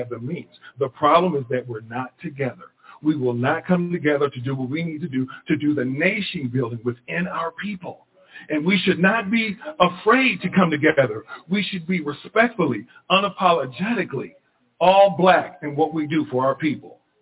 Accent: Aurora, Illinois, United States; My parents were amongst the Great Migration in the late 50s up to the northern states. I grew up in Aurora, Illinois.

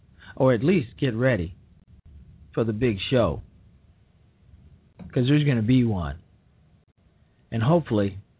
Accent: Illinois, United States; Remember, as a state senator in my home state of Illinois, he rarely showed up for votes in the state house.

